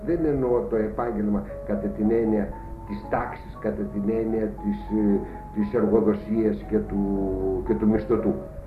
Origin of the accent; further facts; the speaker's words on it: Thessaly, Greece; Δεν ξέρω ίσως γιατί είμαι Θεσσαλός και είμαστε και λίγο κοντά συνορίζοντας.